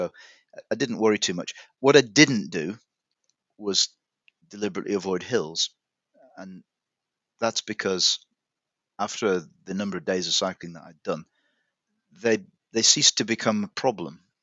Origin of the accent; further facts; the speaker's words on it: Yorkshire and the Humber, United Kingdom; I say this as a Yorkshireman